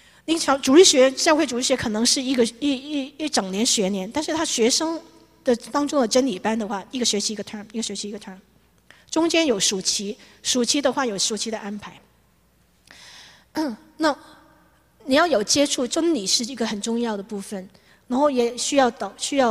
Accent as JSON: {"language": "Chinese", "country": "Hong Kong", "also_born_or_lived": "Taiwan", "lives_now": "New York, United States", "said": "我跟我先生都不是大陆背景的，我先生是巴西华侨，我是香港人哦。后来到台湾侨生，在台湾八年，然后到美国，到纽约读 graduate school"}